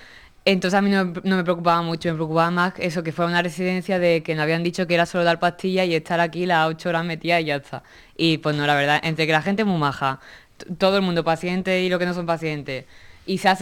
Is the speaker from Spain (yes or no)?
yes; Málaga, Andalusia, Spain; now in Murcia, Spain; De Málaga.